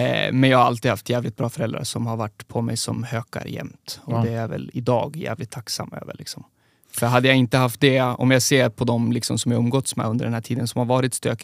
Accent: Västerås, Västmanland County, Sweden; Jag är uppväxt i Västerås med mamma och pappa och en storebror.

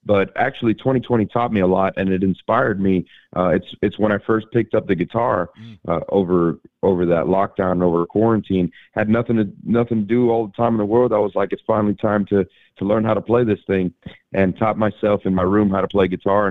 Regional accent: Miami, Florida, United States; but I grew up in Miami, Florida. I'm second generation Cuban American. My grandparents came over from Cuba after the Castro regime took over.

